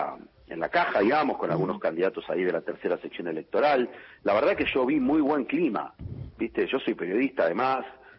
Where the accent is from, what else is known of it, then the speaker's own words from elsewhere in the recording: Argentina; también como dirigente, como argentino